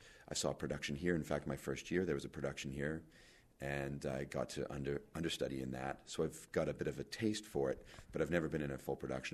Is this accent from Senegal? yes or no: no; Vancouver, British Columbia, Canada; we're from Vancouver originally.